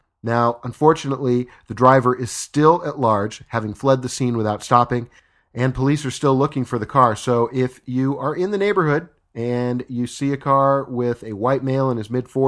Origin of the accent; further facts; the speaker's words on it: Glendale, California, United States; the local newspaper here in my hometown of Glendale, California, the Glendale News Press, which is part of the Los Angeles Times.